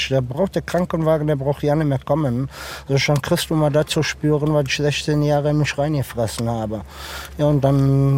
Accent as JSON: {"language": "German", "town": "Cologne", "region": "North Rhine-Westphalia", "country": "Germany", "said": "Ich bin aus Köln, ich bin nicht die hellste Kerze auf der Torte."}